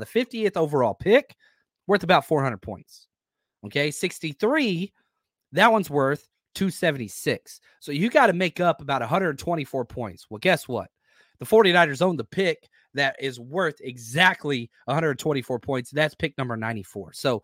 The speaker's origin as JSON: {"language": "English", "region": "Texas", "country": "United States", "tie": "born or raised there", "said": "I grew up in Texas. My dad lived in Georgia. So every summer, I would go spend time with my dad"}